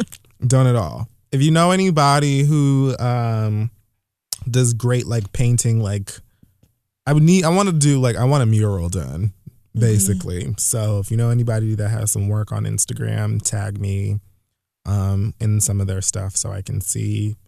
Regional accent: Miami, Florida, United States; and finally my hometown of Miami, Florida, which I'm excited about.

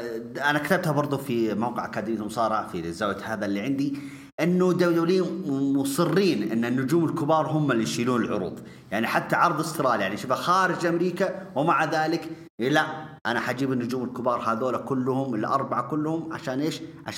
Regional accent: Riyadh, Riyadh Province, Saudi Arabia; عندنا في السعودية هنا في الرياض

